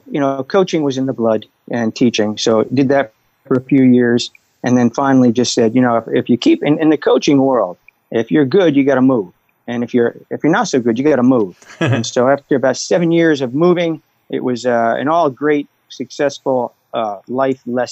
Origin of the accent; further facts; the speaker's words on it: New Jersey, United States; also born or lived in Kansas; I'm from Jersey. I can do this in Kansas.